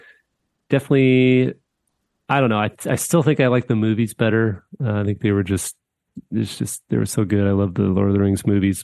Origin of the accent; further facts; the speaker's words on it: Missouri, United States; my home state of Missouri